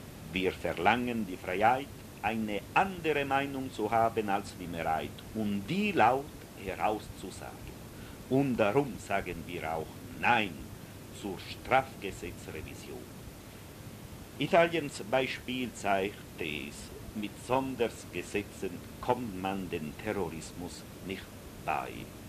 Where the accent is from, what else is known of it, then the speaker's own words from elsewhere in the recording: Ticino, Switzerland; als Tessiner zur Basler Mitteidgenossen, erlaube ich mir heute auch